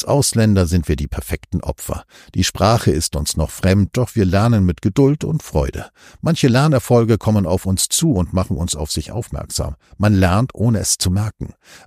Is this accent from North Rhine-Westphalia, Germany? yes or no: no; Hamburg, Germany; moved away as an adult; insbesondere an Hamburg, wo ich geboren wurde, an meinen Stadtteil Altona, wo ich aufgewachsen bin